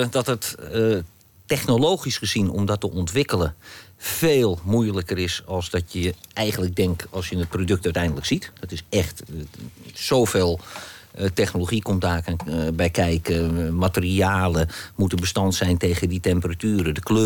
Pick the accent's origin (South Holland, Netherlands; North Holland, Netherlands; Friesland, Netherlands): North Holland, Netherlands; Amsterdam; born there; Wij wonen in een klein dorpje ten noorden van Amsterdam. Ik ben geboren in Amsterdam.